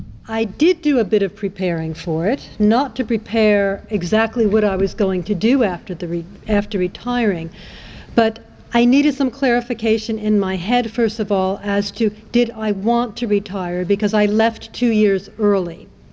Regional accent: United States; moved away as an adult; now in France; because I realized, for one thing, being American, I was going to stay here.

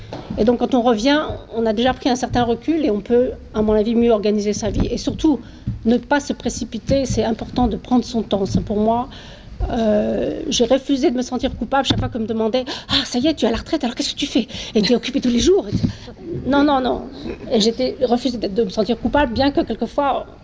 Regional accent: France; comme je suis française, donc ça me paraît plutôt normal de le faire.

